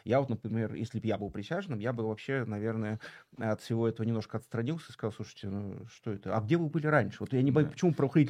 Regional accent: Yekaterinburg, Sverdlovsk Oblast, Russia; я сам из Екатеринбурга прекрасно знаю, что вот там про всех местных политиков

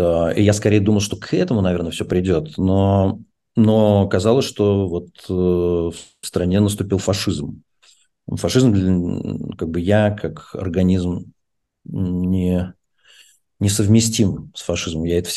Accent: Odesa, Odesa Oblast, Ukraine; по отцовской линии, например, мы все с Украины, и я детство проводил в Одессе, и это какая-то другая часть меня, которая мне также важна, поэтому Одесса – это тоже какая-то моя малая родина.

